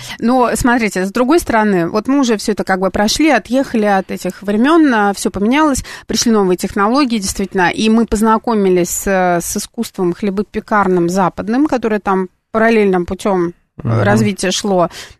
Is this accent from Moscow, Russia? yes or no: no; Saint Petersburg, Russia; а я из Петербурга